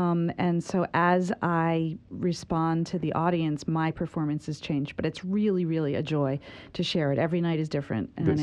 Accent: New York City, New York, United States; I'm from New York City. I lived there for 25 years.

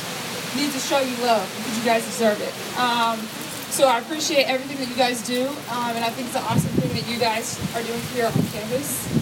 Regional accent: Charleston, South Carolina, United States; I'm from Charleston, South Carolina.

